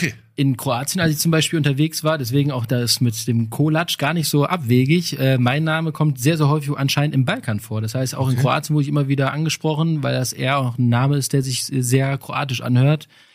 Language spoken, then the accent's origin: German; Bottrop, North Rhine-Westphalia, Germany; also born or lived in Gladbeck; Ich bin in Gladbeck geboren, bin aber quasi nach der Geburt hier in Bottrop in der Lehmkuhle aufgewachsen, dann über Vonderort, dann bis ich meine erste eigene Wohnung hier an der Osterfelder Straße hatte, bin hier zur Schule gegangen